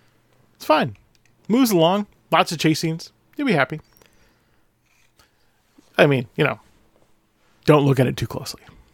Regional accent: Anchorage, Alaska, United States; my hometown of Anchorage

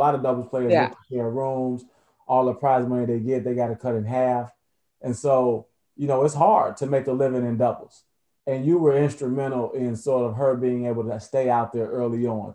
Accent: Chicago, Illinois, United States; Now, I'm from Chicago

